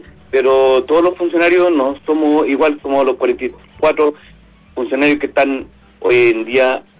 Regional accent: Santiago, Santiago Metropolitan, Chile; soy de Santiago.

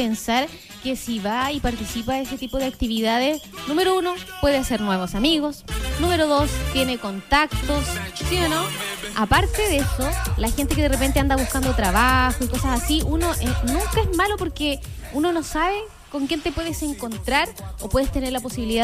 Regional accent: Osorno, Los Lagos, Chile; Si somos de Osorno, entonces apoyemos Osorno

